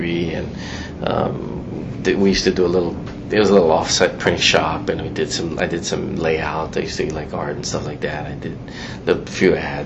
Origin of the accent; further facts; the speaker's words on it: Honolulu, Hawaii, United States; Yeah, well, I was I was raised in Kapahulu